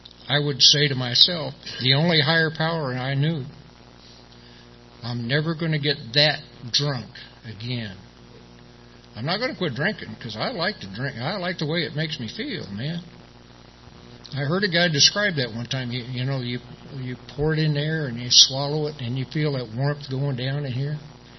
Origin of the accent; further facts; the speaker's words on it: Midwest, United States; I grew up back in the Midwest. One of the people that was raising me passed away. I moved to California for a couple of years.